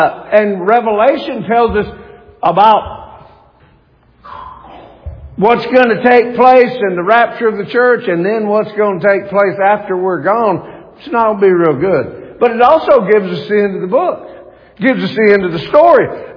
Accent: Mississippi, United States; But listen, I grew up in Mississippi. And not everybody's blessed. But nonetheless, I grew up in the South.

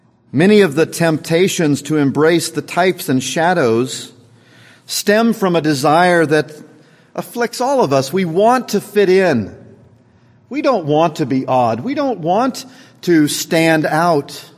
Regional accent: Winchester, Kansas, United States; When I was a young man growing up in Winchester, Kansas

